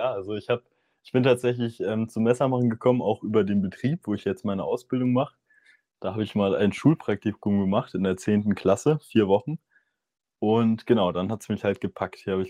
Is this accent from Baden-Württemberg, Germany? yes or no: yes; Baden-Württemberg, Germany; ich komme aus dem Schwarzwald, Schwarzwald, aus der Freiburger Gegend. So. Genau, da hat es mich dann hierher verschlagen.